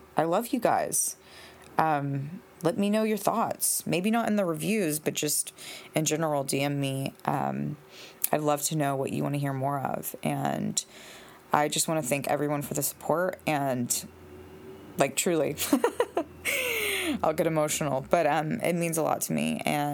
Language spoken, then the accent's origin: English; Tennessee, United States; I'm from Tennessee. Oh, I love it. Baby. I'm Southern.